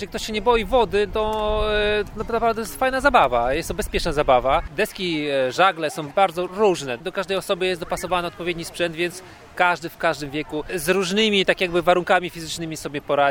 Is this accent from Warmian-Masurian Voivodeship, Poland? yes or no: yes; Warmian-Masurian Voivodeship, Poland; now in Gdańsk, Poland; Pochodzę z Mazur, a na Mazurach są głównie jeziora i lasy.